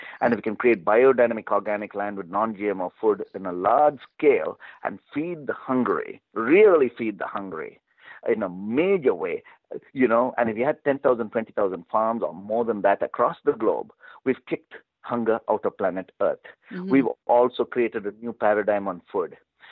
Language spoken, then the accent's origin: English; South India, India; born there; For instance, I'm born in this body with a brown skin, like I was born in South India.